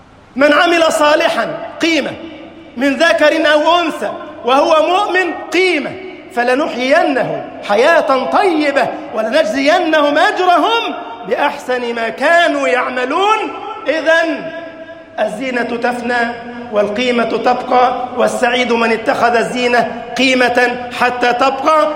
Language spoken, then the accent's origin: Arabic; Egypt; اللهم اجعل بلدنا مصر أمناً أمانا، سخاء رخاء، وسائر بلاد المسلمين.